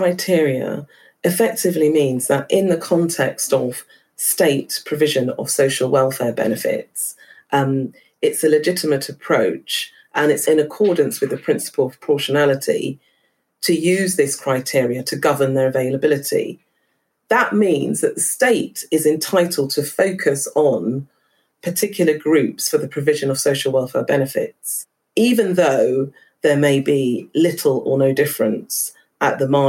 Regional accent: London, United Kingdom; but also because I grew up in Hackney.

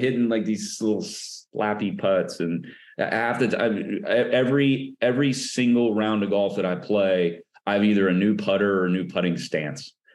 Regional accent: Minnesota, United States; born there; I was born in Minnesota, and my mom, we had a basement.

